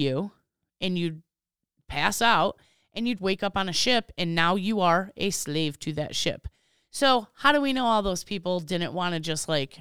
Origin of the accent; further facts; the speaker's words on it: Midwest, United States; accent: Midwestern; We have a Midwestern accent.